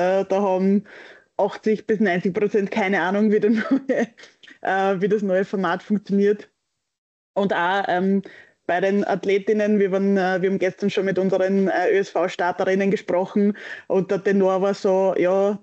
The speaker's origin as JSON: {"language": "German", "country": "Austria", "said": "Das ganze Team muss man als Österreicher sagen, also die Schweizer, richtig cool."}